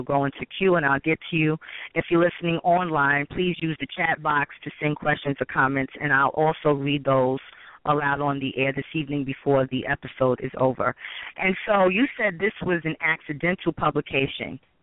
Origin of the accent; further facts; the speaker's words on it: New York City, New York, United States; I love that whole urban artistic setting being from New York City.